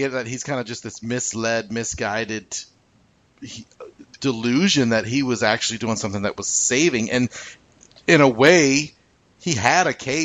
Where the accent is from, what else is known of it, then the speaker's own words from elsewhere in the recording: Dallas, Texas, United States; I'm from the north. I'm from Dallas. That's how we say it over there.